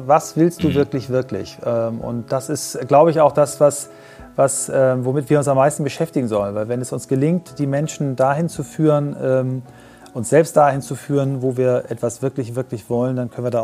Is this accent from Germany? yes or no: yes; Kiel, Schleswig-Holstein, Germany; wir sind ja beide Kieler, Christoph und ich